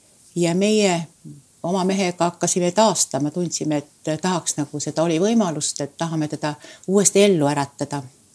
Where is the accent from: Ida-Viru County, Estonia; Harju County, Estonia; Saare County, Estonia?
Saare County, Estonia; aga ma olen saarlane, mast ja siis, aga sa oled ka eestlane